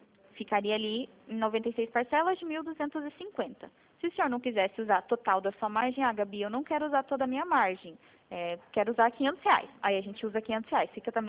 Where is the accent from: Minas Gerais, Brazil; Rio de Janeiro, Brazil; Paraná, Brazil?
Paraná, Brazil; Não, eu não sou de São Paulo, eu sou do Paraná.